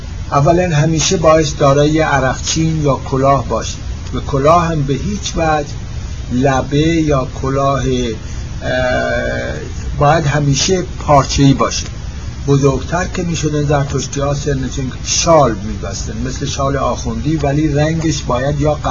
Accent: Yazd, Iran; also born or lived in Kerman; من در تاریخ 3 ژوئیه 1907 در کرمان متولد شدم. به در سن 2 یا 3 سالگی پدر و مادر من به طرف یزد از کرمان حرکت کردن.

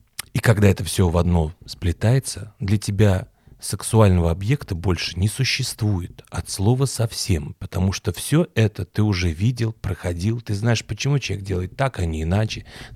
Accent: Paris, Île-de-France, France; Франция, Париж.

